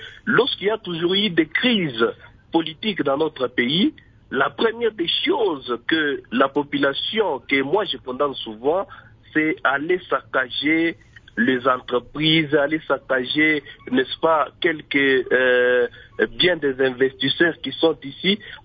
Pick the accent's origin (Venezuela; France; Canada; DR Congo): DR Congo; ici, chez nous, en RDC.